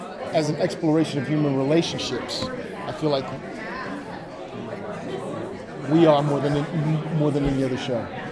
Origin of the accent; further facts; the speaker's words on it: Baltimore, Maryland, United States; usually I stay with my parents because I'm from Baltimore.